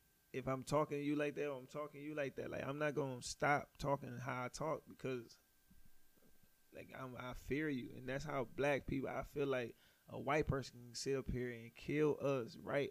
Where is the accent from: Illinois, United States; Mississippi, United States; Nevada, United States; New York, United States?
Mississippi, United States; Hopewell; also born or lived in Meridian; Yeah, we grew up in Meridian. Well, we was born in Meridian. The cab, it's like borderline. But we was raised in the country though, like this little town called Hopewell